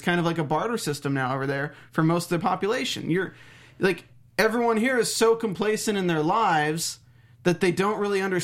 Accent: United States; It's fucked up because I'm American and I think that's fucked up.

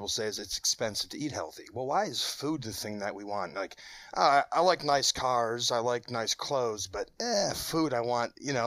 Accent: Wisconsin, United States; You know, and I grew up in Wisconsin.

